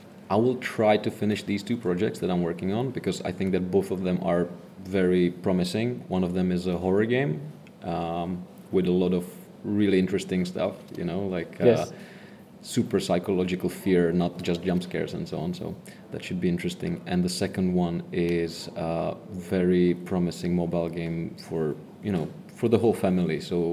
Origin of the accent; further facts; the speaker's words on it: Czechia; I'm from Czech Republic.